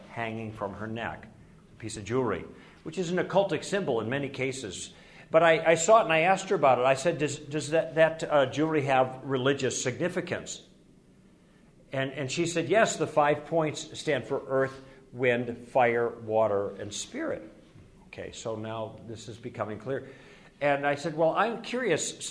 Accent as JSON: {"language": "English", "town": "Chicago", "region": "Illinois", "country": "United States", "tie": "born or raised there", "said": "I grew up in the Chicago area, and when I was a kid, we used to go up there, and now I go up there with my family, my own girls."}